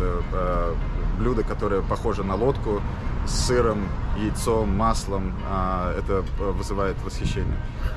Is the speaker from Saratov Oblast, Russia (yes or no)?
yes; Saratov, Saratov Oblast, Russia; now in United States; Я сам из Саратов, Россия.